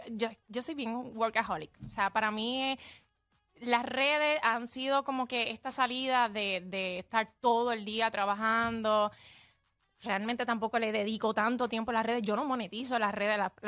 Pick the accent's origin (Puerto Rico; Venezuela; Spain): Puerto Rico; Orocovis; yo soy de Orocovis, así que toda mi familia está por allá.